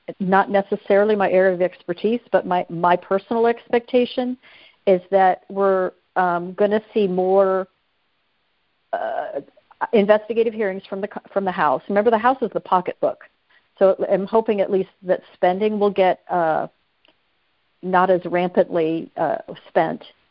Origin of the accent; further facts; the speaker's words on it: St. Louis, Missouri, United States; I'm from St. Louis.